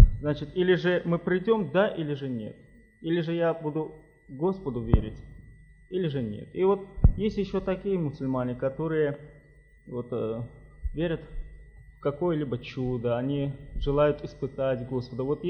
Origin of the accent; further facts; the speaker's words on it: Sumgait, Azerbaijan; среди азербайджанцев, мусульман. Я сам из Сумгаита, из города Сумгаита